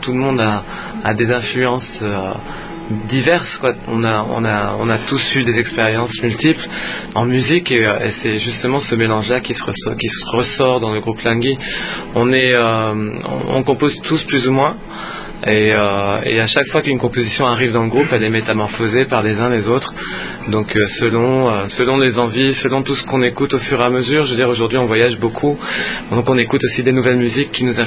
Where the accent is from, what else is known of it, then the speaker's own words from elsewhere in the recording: France; moved away as an adult; now in Congo; donc je suis français d'origine, je suis au Congo depuis 2001.